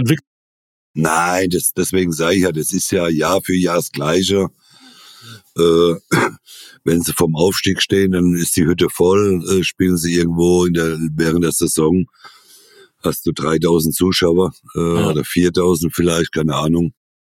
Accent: Rhineland-Palatinate, Germany; ich als Pfälzer

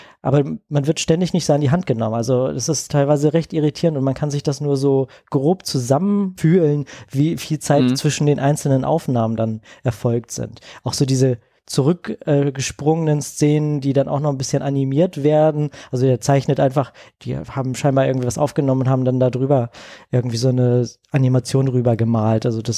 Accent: Hamburg, Germany; bin Hamburger, so nebenbei.

